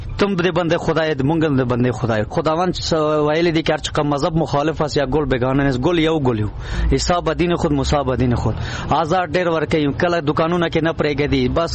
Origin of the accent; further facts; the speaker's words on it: Gardez, Paktia, Afghanistan; زه د پکتیا یم د ګردیز یم زړه بازار یم د افوش دغلته یم